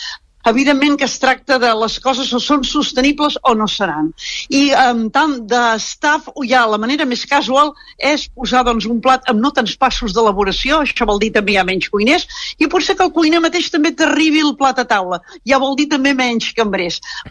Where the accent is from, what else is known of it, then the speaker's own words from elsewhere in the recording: Catalonia, Spain; I el client sap que som catalans